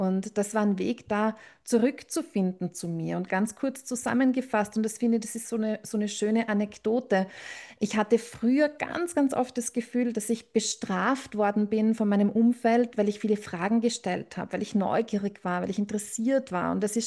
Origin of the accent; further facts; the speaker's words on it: Austria; Ich habe dann dort, das ist bei uns in Österreich, eine Schule, die du mit 14 oder 15 Jahren beginnst und dann mit Matura, mit Abitur abschließt.